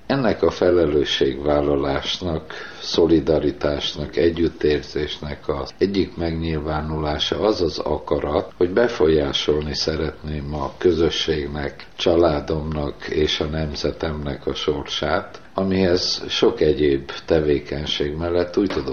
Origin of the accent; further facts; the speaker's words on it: Hungary; ember vagyok, keresztény vagyok, magyar vagyok